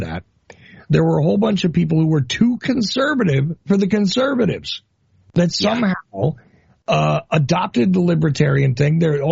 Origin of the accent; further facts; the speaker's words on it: Asbury Park, New Jersey, United States; So I grew up in the pre-gentrified parts of Jersey that were just abandoned and ignored, like Asbury Park and stuff like that.